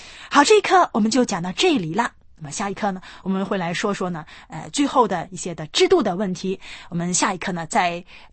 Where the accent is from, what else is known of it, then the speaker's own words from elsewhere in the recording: northern China, China; 那像我是北方人就喜欢吃饼啊。